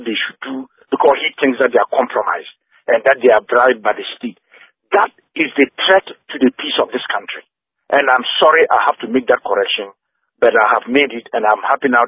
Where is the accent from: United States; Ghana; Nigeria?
Ghana; the cable was not necessary, speaking as a Ghanaian, because the assurances and all the efforts from the national security, from civil society, the peace council